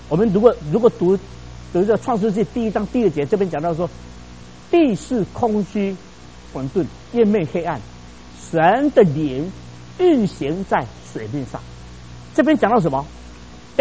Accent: Taiwan; moved away; also born or lived in Canada; 那我从台湾来的时候啊，那个时候也没有这么厚的这个大衣

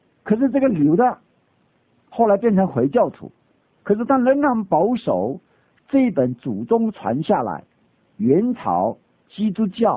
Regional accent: China; 所以在祷告跟读经的时候，我们中国人都是不大知道的。

